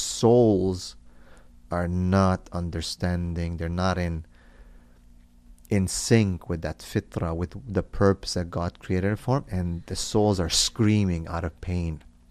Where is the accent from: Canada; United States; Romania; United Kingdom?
Romania; English is a second language; because that's how we were raised in Romania.